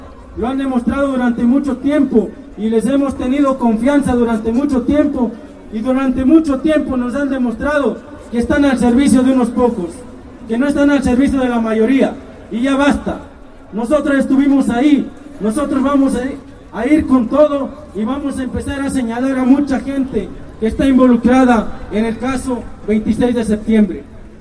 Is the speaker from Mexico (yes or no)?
yes; Guerrero, Mexico; Simplemente somos guerrerenses y sabemos cómo se juega en Guerrero.